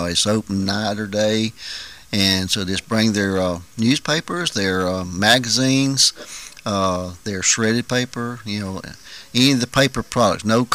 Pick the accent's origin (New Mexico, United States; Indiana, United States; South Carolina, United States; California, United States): South Carolina, United States; Roebuck; I'm originally from Spartanburg, a little dinky town called Roebuck.